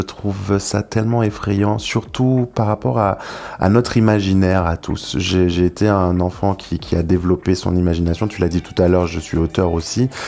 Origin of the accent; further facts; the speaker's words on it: Le Vauclin, Martinique; also born or lived in Schœlcher; je suis né à Chelcher, mais j'ai grandi au Macabou, j'ai grandi vers le Vauclin, à côté de la plage